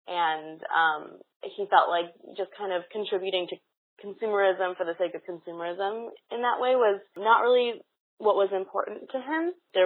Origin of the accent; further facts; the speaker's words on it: Connecticut, United States; now in New York City, United States; But I grew up in Connecticut, and I'm based here in New York City now and have been loving it.